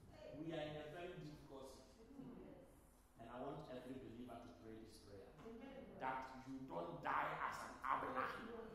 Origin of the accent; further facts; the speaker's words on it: Ghana; I don't know about Nigeria. I'm from Ghana.